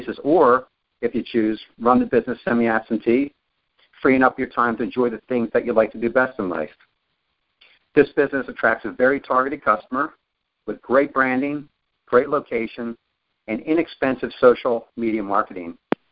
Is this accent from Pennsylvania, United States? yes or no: yes; Philadelphia, Pennsylvania, United States; So, I'm from Philadelphia, so I tend to talk a little fast. Around here, people understand me, but I'll try and slow it down a little bit so that you hear all this.